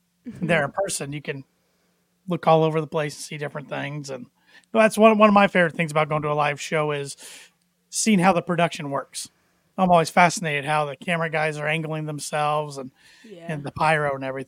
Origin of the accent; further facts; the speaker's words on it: Indiana, United States; which we're all from Indiana